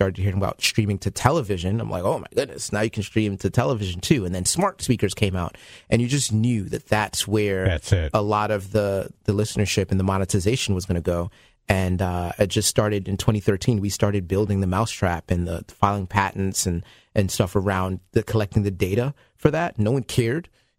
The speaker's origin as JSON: {"language": "English", "town": "Bronx", "region": "New York", "country": "United States", "tie": "born or raised there", "said": "I am the son of immigrants, born and raised in the Bronx."}